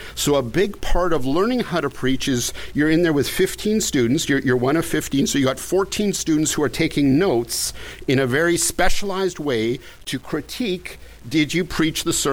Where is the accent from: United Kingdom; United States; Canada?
Canada; I mean, I came from Canada. I mean, my folks would have loved to come.